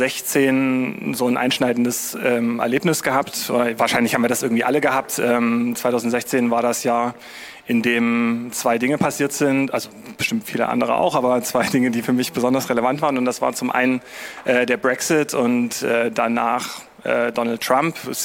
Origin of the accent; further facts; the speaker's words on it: Bad Schlema, Saxony, Germany; now in Leipzig, Germany; ich bin Sachse, ja, mein ganzes Leben lang schon und ich komme aus dem Erzgebirge, aus Bad Schlema, falls das jemand was sagt, und seit 2004 in Leipzig.